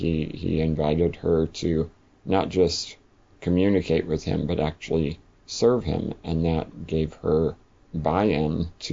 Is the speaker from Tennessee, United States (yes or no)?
no; North Carolina, United States; we grew up in North Carolina, but he became a pastor in Tampa, Florida.